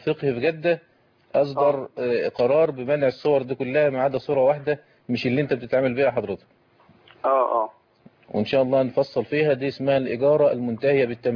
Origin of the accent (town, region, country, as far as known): Egypt